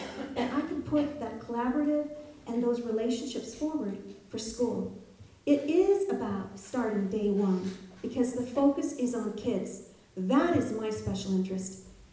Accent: Billings, Montana, United States; I'm out of Billings, born and raised in Yellowstone County. My parents, my father's from Richland County, very small town. My mother grew up on the Crow Reservation. And I'm a fourth generation Montanan.

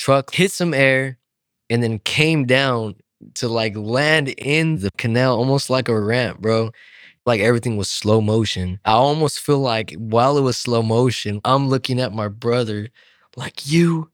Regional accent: Madera, California, United States; I am 27 years old. And I'm from Madera, California. When I moved to Madera, it was on this ranch, and it was my great-grandmother's ranch. It's away from the city.

